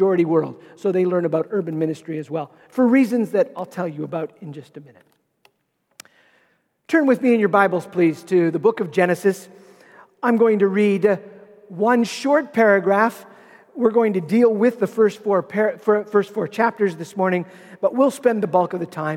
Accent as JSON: {"language": "English", "town": "Toronto", "region": "Ontario", "country": "Canada", "tie": "born or raised there", "said": "I grew up here in Toronto. As I like to tell people, I'm from Toronto. I'm a Montrealer through and through."}